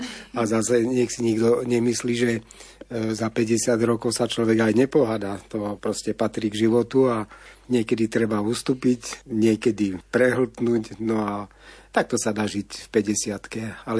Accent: Žilina, Žilina Region, Slovakia; No ja ako Žilinčan si práve pamätám, že naše sídlisko v Lčince je bývalé letisko.

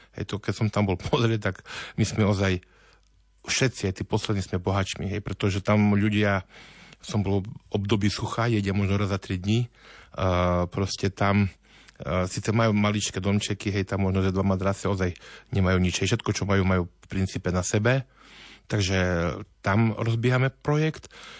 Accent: Prešov Region, Slovakia; lebo aj u nás na Spiši máme viaceré budovy, dokonca aj cirkevnej fary, bývalé cirkevné školy, ktoré sú vybývané

